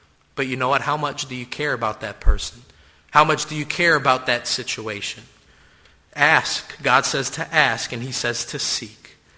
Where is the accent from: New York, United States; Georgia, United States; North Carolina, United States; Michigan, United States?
New York, United States; New York City; But I grew up in New York City, and I grew up Catholic.